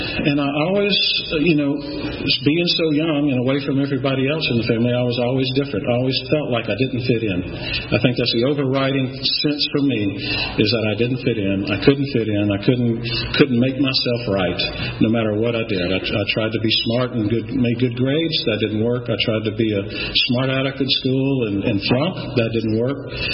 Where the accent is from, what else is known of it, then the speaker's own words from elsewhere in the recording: Atlanta, Georgia, United States; I grew up here in Atlanta. My family dates back to the 1840s here in Atlanta.